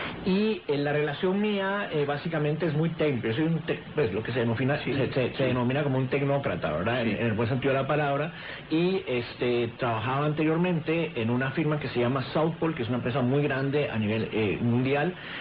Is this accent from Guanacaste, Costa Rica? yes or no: no; San José, Costa Rica; born there; also born or lived in Cali, Colombia; Yo nací en Costa Rica, en San José, Costa Rica, y he estado entre San José, Costa Rica y Cali viviendo.